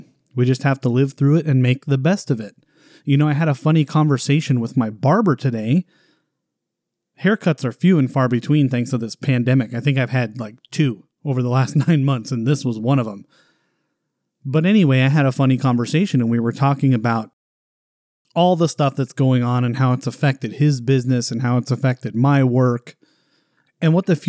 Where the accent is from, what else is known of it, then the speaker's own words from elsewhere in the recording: United States; Being an American, we just want freedom.